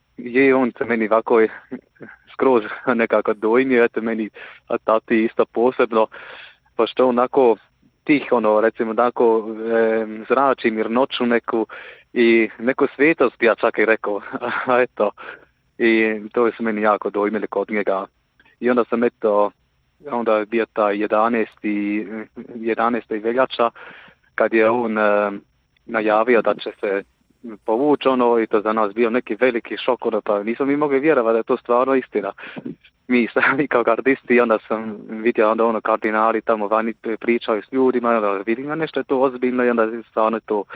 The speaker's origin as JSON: {"language": "Croatian", "country": "Switzerland", "tie": "born or raised there", "said": "ja ako sam evo sada rođen i odrastao u Švicarskoj, imam švicarsko državljanstvo"}